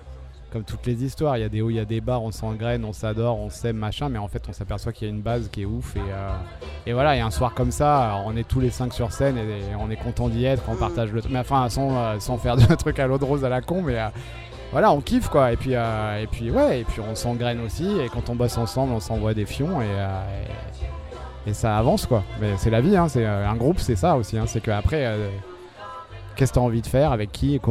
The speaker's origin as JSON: {"language": "French", "town": "Valence", "region": "Auvergne-Rhône-Alpes", "country": "France", "said": "Je viens de Valence."}